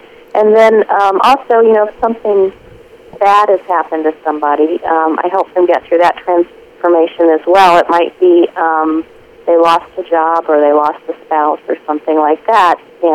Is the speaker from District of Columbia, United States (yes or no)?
yes; Washington, District of Columbia, United States; here I am from Washington, D.C., where, you know, you would never see something like that.